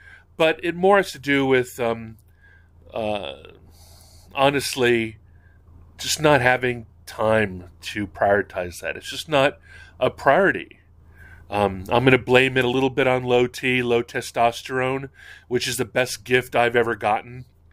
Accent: Hawaii, United States; I'm an only child, which means, and I grew up in Hawaii without any extended family.

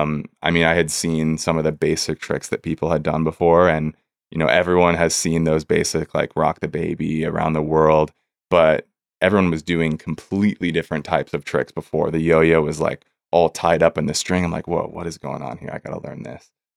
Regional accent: Chico, California, United States; Yeah, it's in Chico, California, which is my hometown. That's where I grew up.

